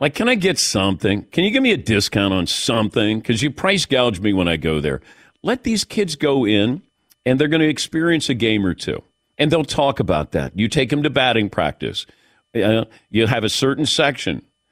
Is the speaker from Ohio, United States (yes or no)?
yes; Cincinnati, Ohio, United States; But I never understood this because I grew up in Cincinnati and they would give out tickets